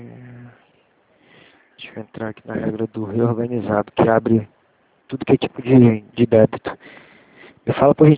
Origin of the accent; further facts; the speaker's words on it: Rio de Janeiro, Brazil; sou do Rio mesmo